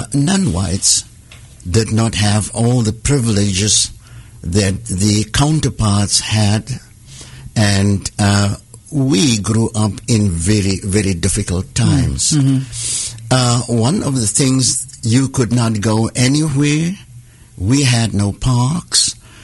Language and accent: English; Potchefstroom, North West, South Africa; Now, just a little background about Potchefstroom and what happened during my growing up there